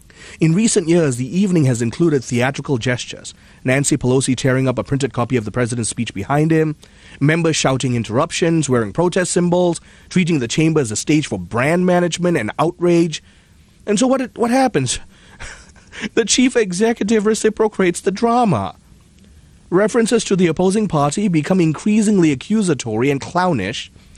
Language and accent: English; Malaysia; I watched every State of the Union as a child growing up in Malaysia.